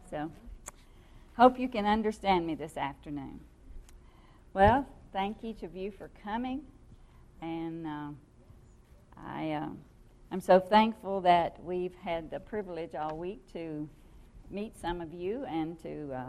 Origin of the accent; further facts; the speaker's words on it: Kentucky, United States; You know, I'm from Kentucky, so we have a strange accent.